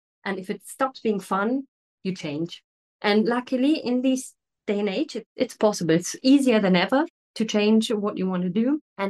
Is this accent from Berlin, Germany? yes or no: yes; Berlin, Germany; moved away; I was born and bred in Berlin in Germany, which is obviously a big city, and that's good.